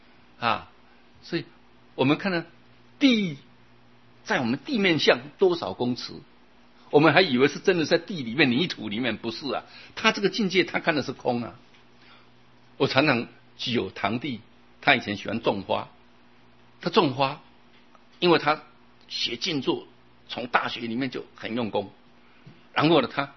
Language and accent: Chinese; Taiwan; 反正我们是台湾人，也同也异嘛。